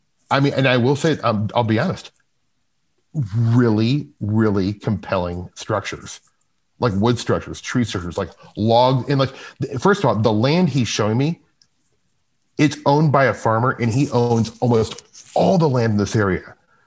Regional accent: Omaha, Nebraska, United States; hey, I'm a writer from Omaha and I'm researching this.

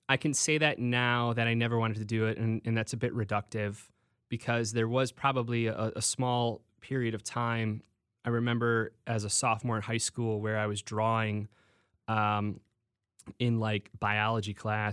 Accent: Homer Glen, Illinois, United States; I grew up in the southwest suburbs, fairly close to you, actually. I grew up in Homer Glen.

